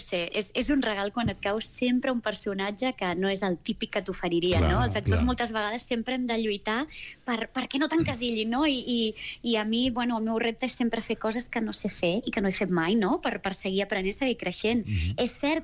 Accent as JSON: {"language": "Catalan", "region": "Catalonia", "country": "Spain", "said": "Som molts catalans, eh? A veure, som molts catalans de tot arreu"}